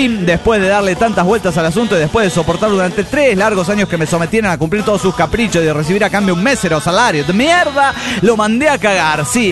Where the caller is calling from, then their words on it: La Paz, Bolivia; de La Paz, Bolivia.